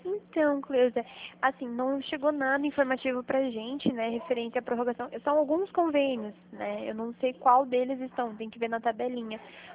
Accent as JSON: {"language": "Portuguese", "town": "Curitiba", "region": "Paraná", "country": "Brazil", "said": "A gente é aqui de Curitiba."}